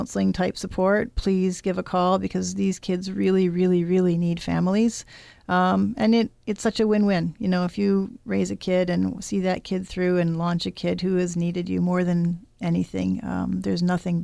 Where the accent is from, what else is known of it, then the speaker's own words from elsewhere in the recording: Detroit, Michigan, United States; No, I grew up in Detroit, but my family is Italian.